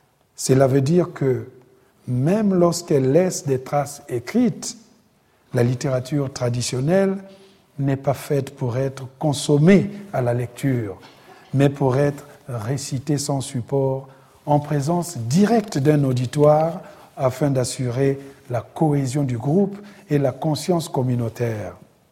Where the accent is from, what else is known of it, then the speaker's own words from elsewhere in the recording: Republic of the Congo; Dans mon pays d'origine, le Congo-Brazzaville, le chemin de fer qui coûta la vie à mes ancêtres était en pleine construction